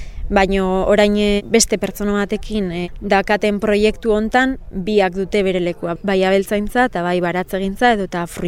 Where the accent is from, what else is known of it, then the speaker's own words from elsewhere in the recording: Deba, Basque Country, Spain; Debatik nator, Gipuzkoatik.